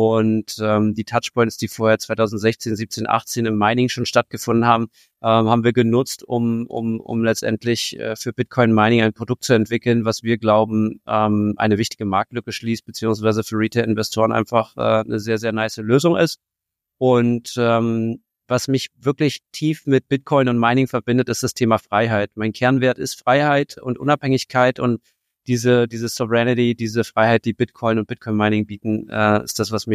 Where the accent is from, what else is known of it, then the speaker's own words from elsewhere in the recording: Berlin, Germany; also born or lived in Potsdam, Germany; now in Kreuzlingen, Switzerland; ich bin fake-gebürtiger Berliner. Ich bin in Potsdam geboren, aber in und rund um Berlin groß geworden, aktuell in Kreuzlingen in der Schweiz.